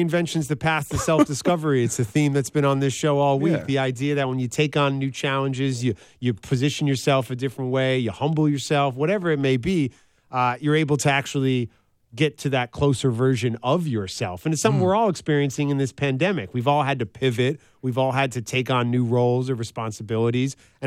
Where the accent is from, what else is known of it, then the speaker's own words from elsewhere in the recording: New York City, New York, United States; now in Los Angeles, United States; I was born and raised in New York City, which might have you pause and say, that's kind of odd.